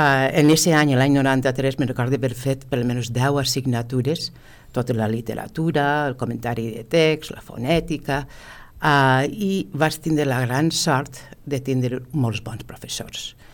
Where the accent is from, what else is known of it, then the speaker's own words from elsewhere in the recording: United States; now in Spain; Jo vaig nàixer i em vaig criar als Estats Units i ahir pues vaig fer els meus estudis. Al vindre a Espanya vaig muntar la meva pròpia acadèmia d'anglès